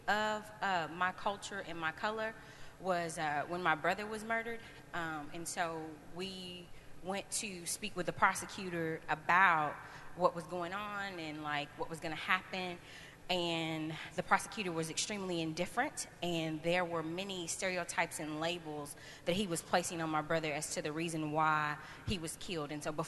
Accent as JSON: {"language": "English", "town": "Paducah", "region": "Kentucky", "country": "United States", "said": "So I did grow up in church, and so I'm from Paducah. It's a small town"}